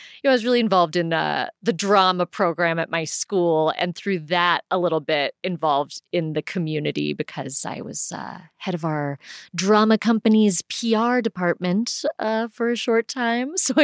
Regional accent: South Pasadena, California, United States; it didn't feel like I was growing up in Hollywood. Like, South Pasadena is not, South Pasadena High School is not Hollywood High, you know?

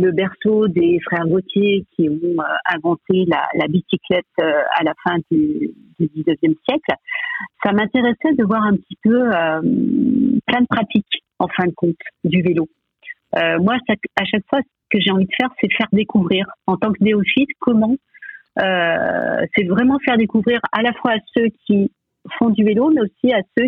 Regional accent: Auvergne-Rhône-Alpes, France; moi, je viens de la campagne, je viens de la Drôme, d'un petit village de la Drôme.

